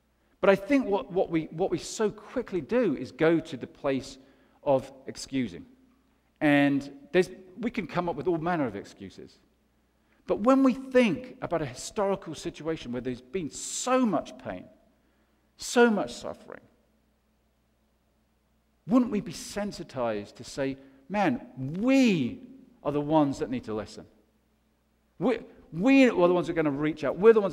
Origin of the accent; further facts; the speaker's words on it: United Kingdom; I'm from Great Britain, I'm British.